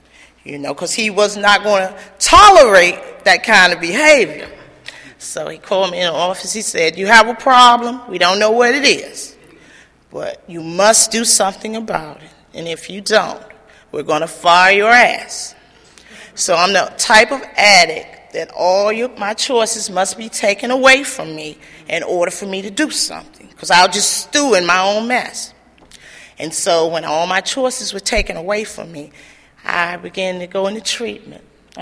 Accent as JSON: {"language": "English", "town": "Danville", "region": "Virginia", "country": "United States", "tie": "born or raised there", "said": "So, like I said, I was born and raised in Danville, Virginia, and I am the eighth child."}